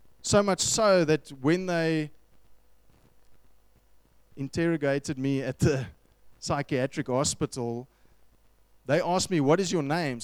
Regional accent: Ireland; also born or lived in South Africa; I'm actually an Irishman

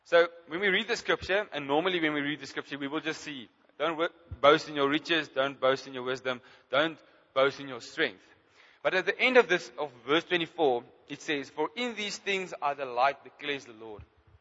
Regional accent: Free State, South Africa; now in Bloemfontein, South Africa; I grew up in Vicksburg, it's the West Vrystaat, and I came to Bloemfontein, and I've been here ever since. So this is the only piece of land that I know.

